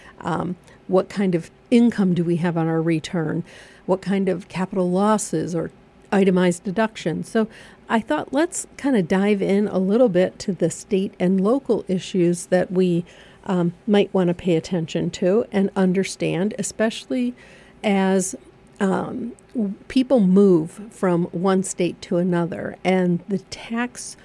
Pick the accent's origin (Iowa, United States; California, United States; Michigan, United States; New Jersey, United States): Michigan, United States; So even when I came from Michigan, I thought it was very odd how Pennsylvania did their taxes.